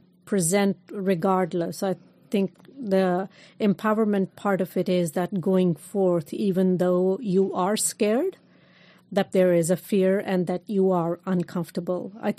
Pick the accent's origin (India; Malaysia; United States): India; Like, I am coming from India. I am the diaspora.